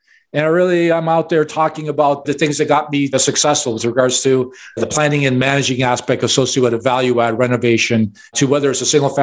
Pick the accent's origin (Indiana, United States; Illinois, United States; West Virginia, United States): Illinois, United States; Chicago; where I was born and raised in Chicago to immigrant parents. We lived in a one-bedroom apartment.